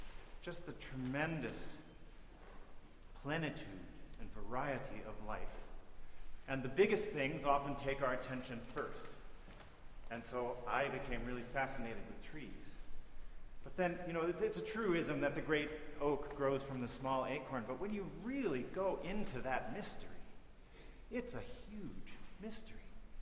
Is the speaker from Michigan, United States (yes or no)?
yes; Michigan, United States; I'm from Michigan, and my entire state, when you really meditate on it, is actually a site of an ecological disaster.